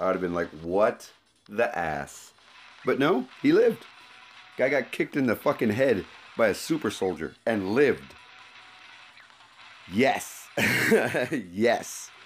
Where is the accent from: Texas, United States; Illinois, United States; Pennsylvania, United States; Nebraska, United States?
Texas, United States; Although I may sound very, very Mexican, I'm in fact from Texas. All right, so. Born and raised.